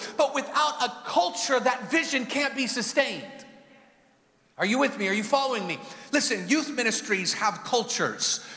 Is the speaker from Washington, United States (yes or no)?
yes; Seattle, Washington, United States; moved away as an adult; So I grew up in Seattle. I lived there till I was 20 years old. Go Seahawks.